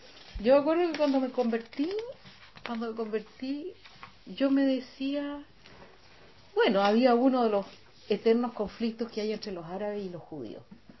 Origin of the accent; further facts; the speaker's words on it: Chile; moved away; Así como yo me fui de Chile y no quería saber nada con Chile